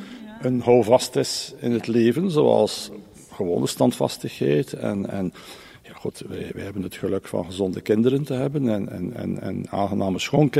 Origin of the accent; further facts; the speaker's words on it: Bruges, West Flanders, Belgium; En als bruggelingen